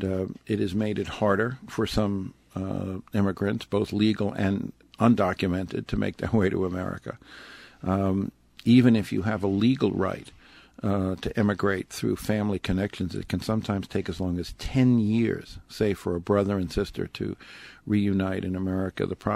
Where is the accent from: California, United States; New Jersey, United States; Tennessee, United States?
New Jersey, United States; Bayonne; When I was growing up in Bayonne, New Jersey, there were Italian families who imported cheese or olive oil from the old country.